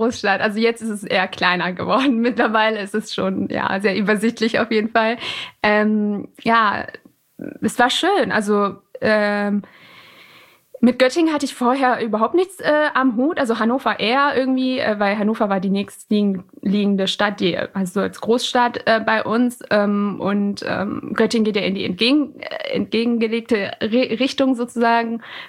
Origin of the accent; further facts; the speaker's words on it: Iran; ich bin Iranerin